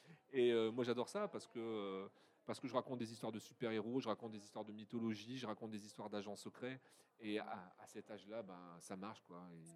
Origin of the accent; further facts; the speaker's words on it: Dunkirk, Hauts-de-France, France; je suis écrivain, ancien professeur de français dans la région, puisque je suis originaire de Dunkerque.